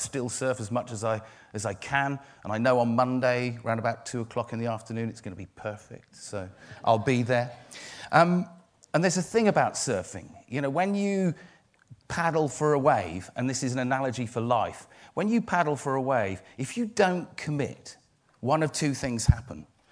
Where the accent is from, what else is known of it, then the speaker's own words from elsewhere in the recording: South West England, United Kingdom; Myself personally, I grew up on Dartmoor. My dad was a doctor, my mum was a nurse. And they took me, you know, I grew up on the edge of the moors.